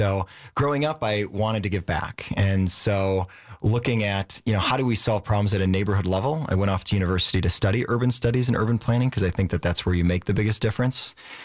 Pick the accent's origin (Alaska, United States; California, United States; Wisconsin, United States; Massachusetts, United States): Wisconsin, United States; Racine; So I owe everything to my hometown. You know, growing up in Racine, I had this kind of all-American childhood, little league baseball, product of the public schools